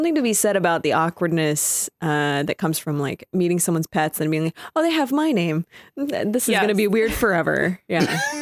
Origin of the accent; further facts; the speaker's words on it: Canada; So I'm Canadian, so Thanksgiving in Canada is a month early.